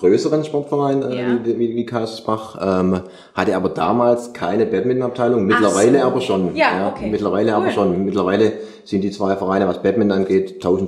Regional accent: Welzheim, Baden-Württemberg, Germany; now in Schorndorf, Germany; Also gut, ich bin in Welzheim aufgewachsen, lebe aber mittlerweile seit sieben Jahren in Schondorf

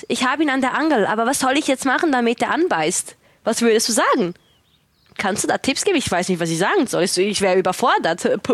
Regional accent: Switzerland; Das gibt es bei uns in der Schweiz nicht.

